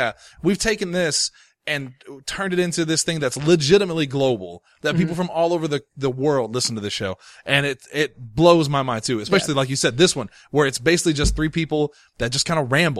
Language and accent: English; Mound City, Illinois, United States; I'm from Mound City, which is right across the way.